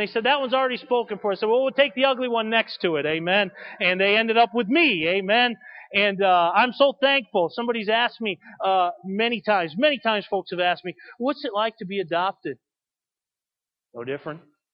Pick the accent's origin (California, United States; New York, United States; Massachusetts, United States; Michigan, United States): Massachusetts, United States; Springfield; born there; I was born on January 14th, 1972 in Wesson Women's Hospital in Springfield, Massachusetts.